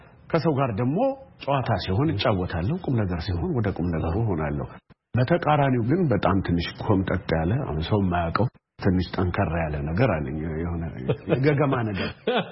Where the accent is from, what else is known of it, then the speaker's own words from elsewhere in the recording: Harar, Harari Region, Ethiopia; እንግዲህ እኔ ተወልጄ ያደኩት ሀረር ነው።